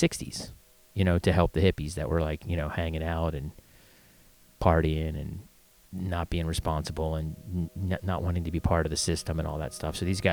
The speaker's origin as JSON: {"language": "English", "town": "Albuquerque", "region": "New Mexico", "country": "United States", "said": "I'm from Albuquerque. Gray's awesome."}